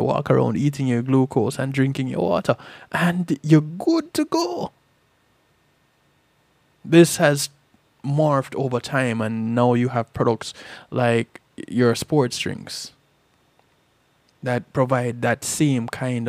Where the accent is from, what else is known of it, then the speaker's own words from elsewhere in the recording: Jamaica; Growing up in Jamaica, sardine, herring, mackerel, these were considered more of poor people food.